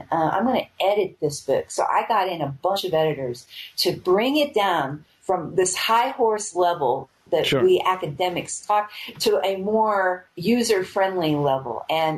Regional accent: United States; moved away; the very, very long process and preparation to leave my home country.

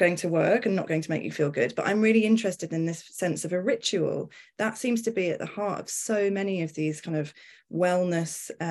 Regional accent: United Kingdom; I'm also British.

